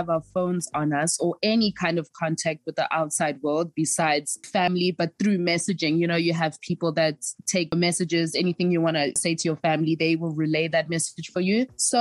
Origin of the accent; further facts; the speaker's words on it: Mossel Bay, Western Cape, South Africa; So growing up, especially Elokshini, which in South Africa means the hood, it was a lot of fun.